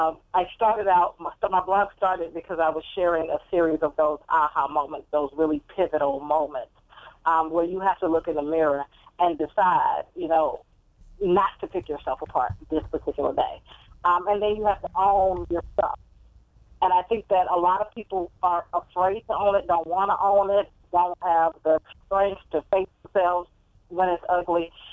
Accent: Georgia, United States; I'm from Georgia, so I just know better than to try to do anything with rain, sleet, cold.

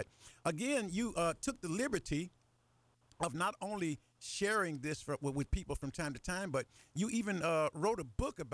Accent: Memphis, Tennessee, United States; born there; And I'm not a country boy. I was born in Memphis, Tennessee, and my parents are from the country.

